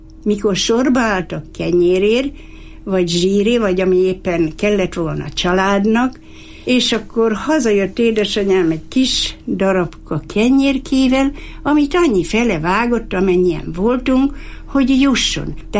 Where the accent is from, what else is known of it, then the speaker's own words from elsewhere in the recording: Hungary; born there; nem nagy faluba születtem, hanem inkább Tanya. A Tisza egy kilométerre volt hozzánk, ahol én születtem